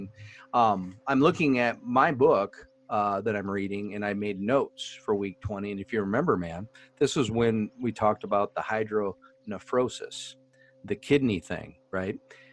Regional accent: Indianapolis, Indiana, United States; We're from Indianapolis. Everything's about a race here.

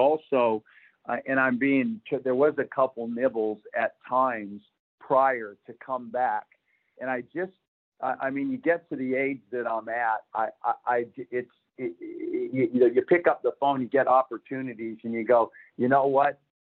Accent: Victoria, Australia; And you go to China and you walk in there and it's like I'm from Victoria, all that, my background

